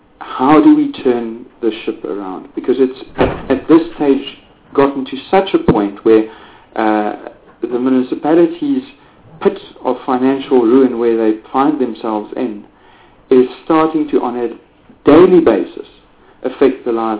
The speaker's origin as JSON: {"language": "English", "region": "Free State", "country": "South Africa", "said": "Honourable Chairperson, my question to the Deputy Minister now is very specific to my province. I come from the Free State."}